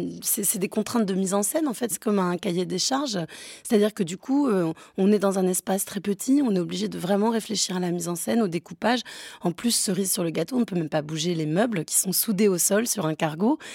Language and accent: French; Nantes, Pays de la Loire, France; j'ai grandi à Nantes avant qu'il y ait des grands travaux sur l'île de Nantes